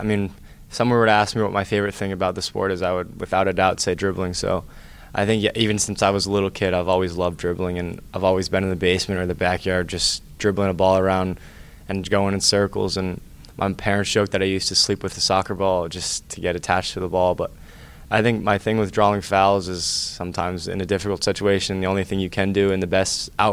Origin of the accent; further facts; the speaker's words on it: Berwyn, Pennsylvania, United States; Berwyn, Pennsylvania.